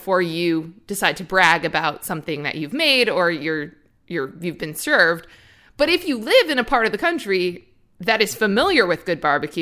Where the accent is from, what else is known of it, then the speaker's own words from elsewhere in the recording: Northeast, United States; I'm from the East Coast, the Northeast, and my dad called it a barbecue.